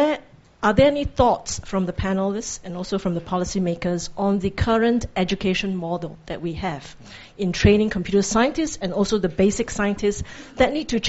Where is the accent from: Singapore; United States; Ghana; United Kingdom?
Singapore; from Singapore.